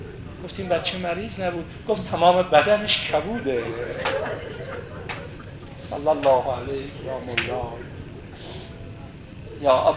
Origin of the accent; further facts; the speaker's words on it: Iran; خب شب آخر سال شمسی ما ایرانیام هست